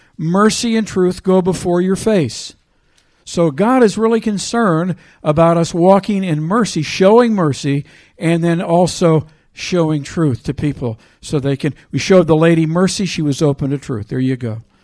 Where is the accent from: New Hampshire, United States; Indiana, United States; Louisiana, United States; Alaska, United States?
Louisiana, United States; New Orleans; well, you know, we're from New Orleans, and we're over here. We like to come here every so often.